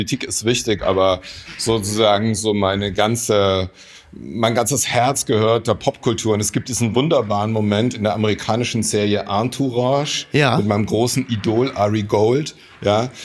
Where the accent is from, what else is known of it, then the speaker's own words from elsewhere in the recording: Bavaria, Germany; Für mich als erdigen Mittelfranken sozusagen